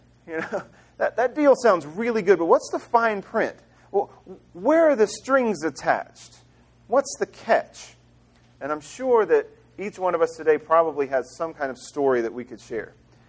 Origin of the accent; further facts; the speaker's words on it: Mississippi, United States; Now, a few summers, my family growing up in Mississippi, our family had a huge farm.